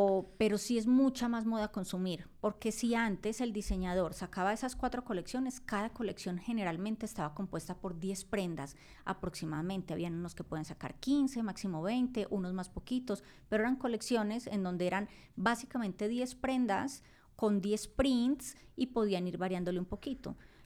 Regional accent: Colombia; now in Mexico; yo soy colombiana, pero ya llevo 15 años aquí

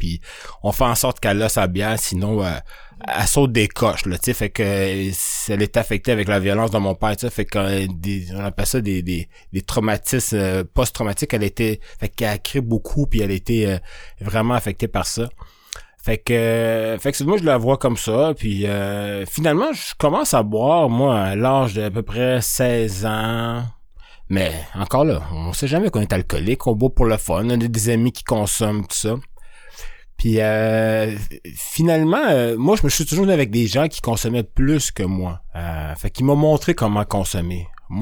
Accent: Quebec, Canada; je suis d'origine africaine. J'ai grandi ici au Québec, je suis arrivé à 3 ans, fait que si vous faites le calcul, là, ça fait 45 ans qu'on est ici. On est arrivé comme des réfugiés, nous ici au Canada.

